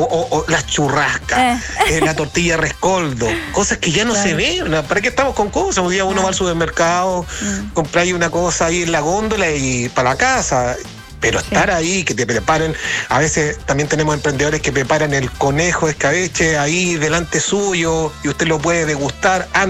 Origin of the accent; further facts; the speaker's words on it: Puchuncaví, Valparaíso, Chile; Yo soy oriundo de Puchuncaví, nacido y criado, como decimos nosotros.